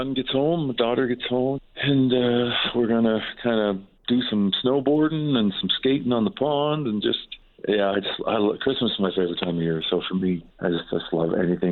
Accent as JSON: {"language": "English", "country": "Canada", "tie": "born or raised there", "said": "I was born in Canada, raised in Canada, met my wife in Canada, raised our kids in Canada, live in Canada, work in Canada."}